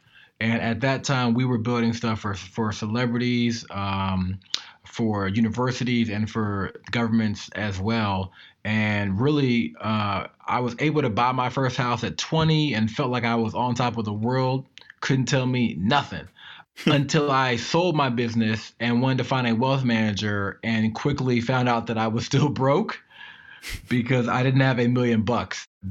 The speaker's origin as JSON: {"language": "English", "region": "Maryland", "country": "United States", "said": "I am from Maryland, and I was recruited at a super young age, at 17, to build top secret computer programs for the Department of Defense."}